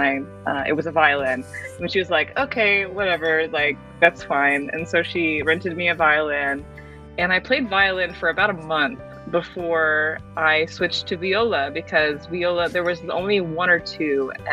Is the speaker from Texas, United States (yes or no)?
yes; Houston, Texas, United States; born there; I was born in Houston, but I only lived there for like 2 months.